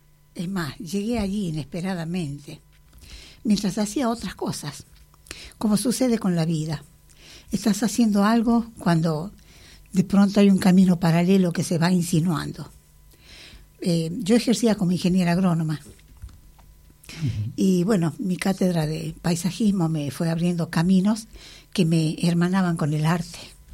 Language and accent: Spanish; Chilecito, La Rioja, Argentina; Chilecito, la Rioja.